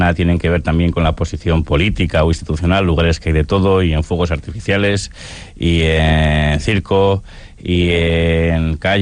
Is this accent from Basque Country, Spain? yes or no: yes; Basque Country, Spain; Nosotros somos tan vascos